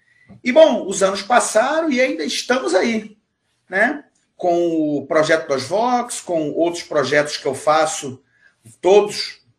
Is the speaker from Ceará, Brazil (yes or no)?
no; Rio de Janeiro, Brazil; eu esqueci de falar, eu sou do Rio de Janeiro, né?